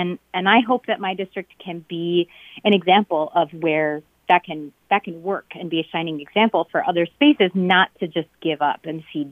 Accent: Rochester, Minnesota, United States; now in Northfield, United States; I currently live in Northfield, Minnesota. I grew up in Rochester and went to college in Northfield, and then lived many places around the state, around the country

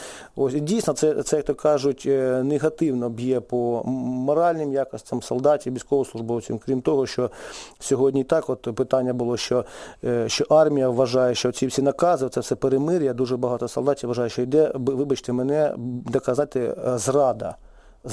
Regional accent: Sumy Oblast, Ukraine; тим більше, що я сам родом із Сумщини, так, ось, це Східна теж область

